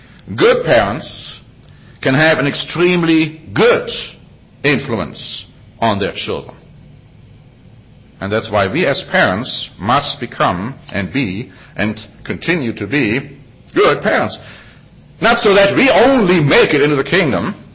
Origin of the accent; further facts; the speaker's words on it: United States; and I'm including myself because I'm an American too.